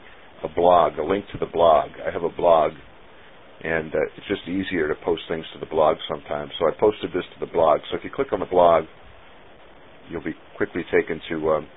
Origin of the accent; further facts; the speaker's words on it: New York, United States; As a New Yorker, Mike, I really found it interesting